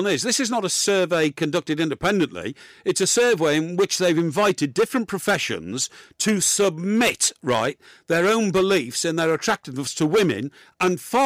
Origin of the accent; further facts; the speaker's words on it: Chester, North West England, United Kingdom; I come from Chester, and that's on the verge of North Wales